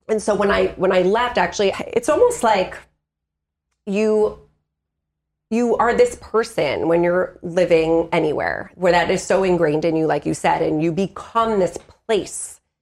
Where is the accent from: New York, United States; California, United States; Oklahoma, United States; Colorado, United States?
New York, United States; Long Island; You know, I grew up in Long Island and most of my friends are back there.